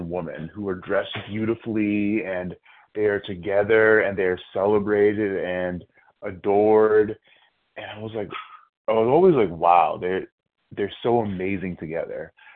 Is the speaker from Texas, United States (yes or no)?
no; New Jersey, United States; I am from New Jersey